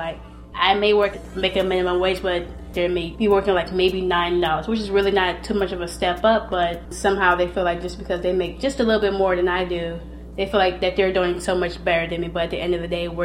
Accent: Cleveland, Ohio, United States; I'm from Cleveland, Ohio. I'm 21 years old and I was born in Metro in Cleveland.

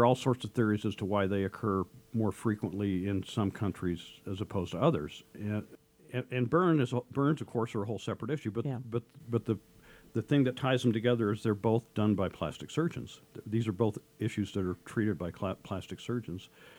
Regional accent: Utah, United States; also born or lived in New York; I moved back to Utah in 1984

